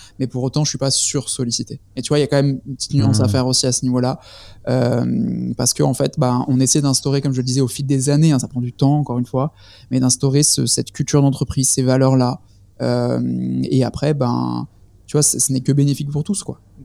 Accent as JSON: {"language": "French", "country": "France", "said": "en plus on est français, basé à Toulon"}